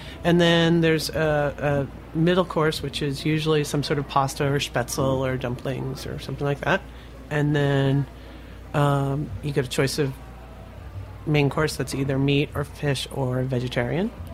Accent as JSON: {"language": "English", "region": "Pennsylvania", "country": "United States", "also_born_or_lived": "Baltimore / Washington, D.C.", "lives_now": "New York, United States", "said": "I'm from Pennsylvania. Okay. I'm trained as a pastry chef. I went to pastry school in Baltimore."}